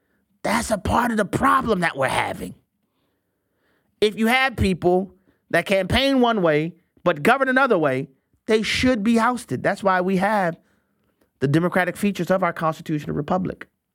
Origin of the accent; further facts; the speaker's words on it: Louisiana, United States; And I really feel like to my home state brother, I'm like, what took y'all so long kind of thing.